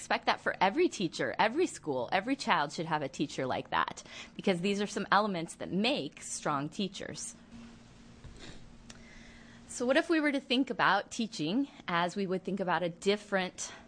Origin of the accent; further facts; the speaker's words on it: Bend, Oregon, United States; things we needed training in that I wouldn't have had coming from growing up in Bend.